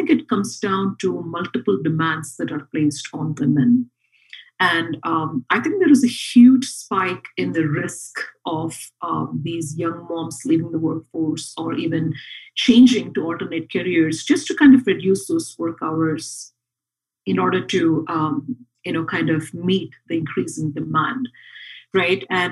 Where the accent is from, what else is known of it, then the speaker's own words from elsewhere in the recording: India; I come from India originally, and I interact with several women from different cultures, being a coach, being an active member of the community.